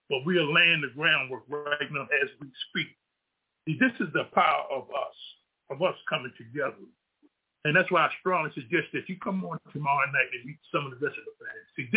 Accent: Baltimore, Maryland, United States; I'm from Baltimore.

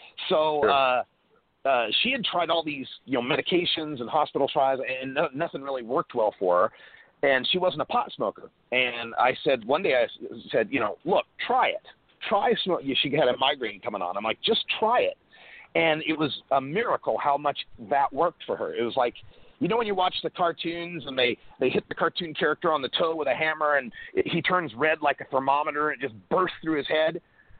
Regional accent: Idaho, United States; Well, I grew up in Idaho, where we have two strains of marijuana, got some and don't.

